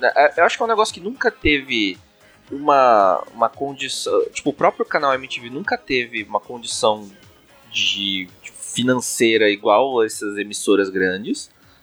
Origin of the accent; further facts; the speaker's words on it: São Paulo, Brazil; sou de São Paulo, cara.